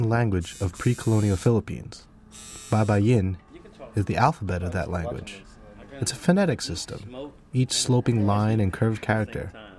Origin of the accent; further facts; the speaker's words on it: United States; I am a Filipino-American. So does that mean I wave the stars and stripes in one hand while eating balut in the other? I don't know. I am an American because I was born here.